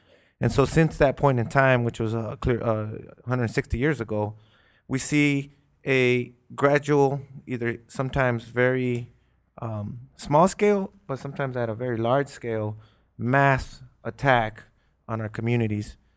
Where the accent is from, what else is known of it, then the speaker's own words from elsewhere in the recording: Oxnard, California, United States; I am from Oxnard, California, a member of Unión del Barrio, Committee on Racial Rights, Oxnard.